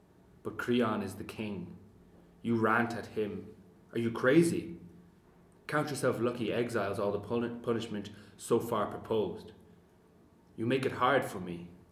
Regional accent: Galway, Connacht, Ireland; I am from Galway in the west of Ireland, just by the coast of the Atlantic. There's a bay beside my house, comes in where a lot of fishers live.

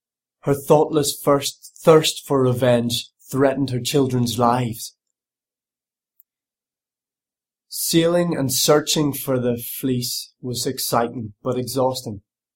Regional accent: Belfast, Northern Ireland, United Kingdom; So I grew up in Belfast, Northern Ireland. I grew up in South Belfast and near the Ormer Road, and moved to North Belfast when I was about 10 or 11, near the waterworks.

